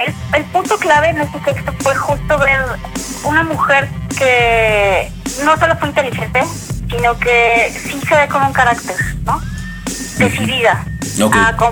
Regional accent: Mexico; sí como mujeres, sí como mujeres mexicanas

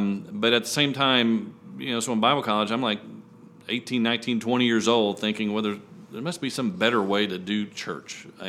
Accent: Lexington, Kentucky, United States; So we moved to Winchester. I'm from Lexington here originally. We moved to Winchester.

